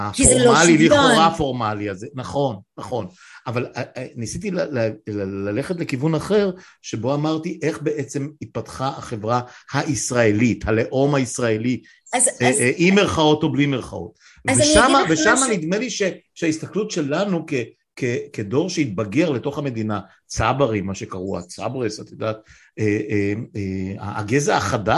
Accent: Northern District, Israel; ואני כן אחזיר אותנו לעמק, מקום שבו גדלתי, כמובן שהוא היה רווי ביישובים ערביים

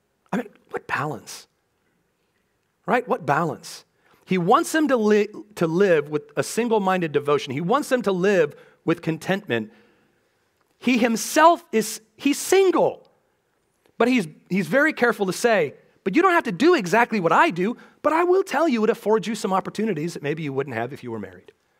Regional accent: West Coast, United States; growing up on the West Coast, my kids living on the West Coast

